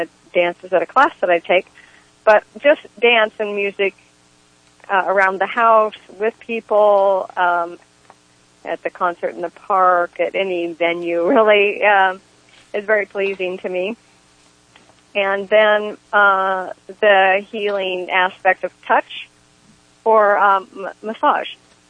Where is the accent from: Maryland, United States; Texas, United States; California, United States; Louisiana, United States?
California, United States; Ukiah; I'm from Ukiah.